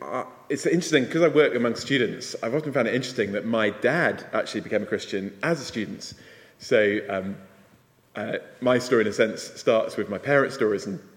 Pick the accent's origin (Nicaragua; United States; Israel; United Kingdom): United Kingdom; Leicester, East Midlands; growing up in Leicester in a very ethnically diverse city with a school where people from all sorts of different religious backgrounds